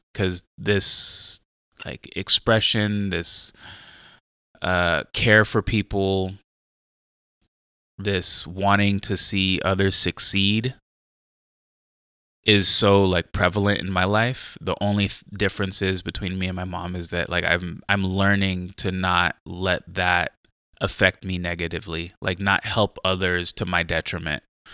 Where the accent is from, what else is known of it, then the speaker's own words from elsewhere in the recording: United States; Like they were like growing up in the States, like the Three Ninjas